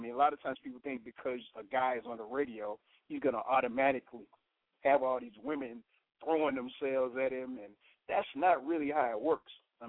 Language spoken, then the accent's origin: English; Chicago, Illinois, United States; I'm a music historian, born and raised in Chicago, and worked in radio in college as well as in Chicago at a radio station called WGCI, and Indianapolis at a radio station called WTLC, and Dallas at KKDA-FM.